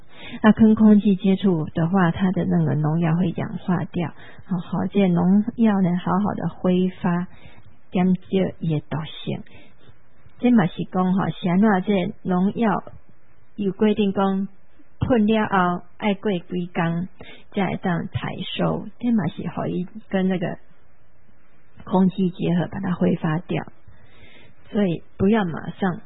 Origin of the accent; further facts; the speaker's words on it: Taiwan; 还是说我们台湾人已经散家无法度